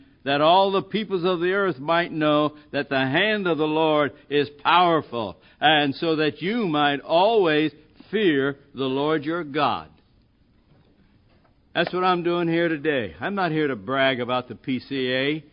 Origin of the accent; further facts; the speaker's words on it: Chicago, Illinois, United States; Well, you know I'm a Yankee from Chicago.